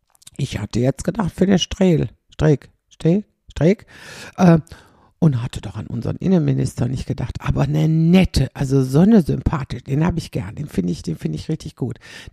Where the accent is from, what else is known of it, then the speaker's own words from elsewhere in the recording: Xanten, North Rhine-Westphalia, Germany; wir sind ja beide aus Zanten